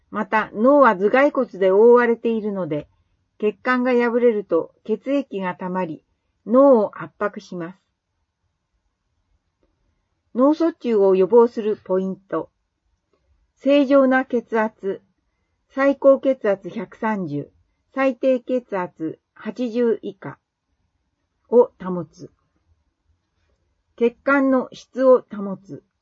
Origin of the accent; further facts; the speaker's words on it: Kawagoe, Saitama, Japan; moved away as an adult; now in Kuriyama, Japan; 出身は埼玉県川越市です。北海道の自然の豊かさに憧れて大学から北海道に来ました。栗山町に住んで2ヶ月が経過しましたが